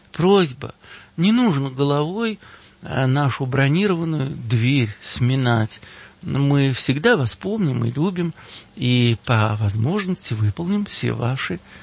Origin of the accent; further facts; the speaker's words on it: Moscow, Russia; Я сам, как старый москвич, старый, потому что уже возраст, почти что 80-летний